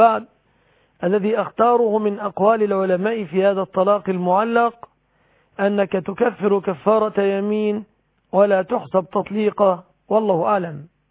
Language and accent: Arabic; Egypt